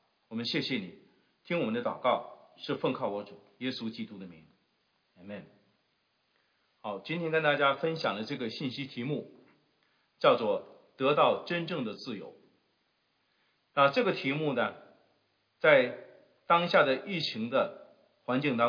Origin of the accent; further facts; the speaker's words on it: China; 在我们中国人的背景当中，我们很熟悉一首诗啊